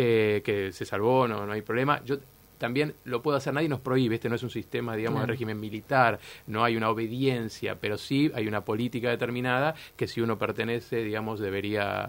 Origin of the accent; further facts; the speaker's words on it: Argentina; como argentino, y peor aún, como funcionario del Estado